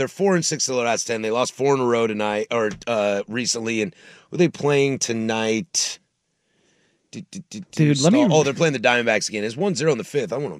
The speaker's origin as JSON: {"language": "English", "region": "California", "country": "United States", "said": "I am from California, and my mother is from Japan."}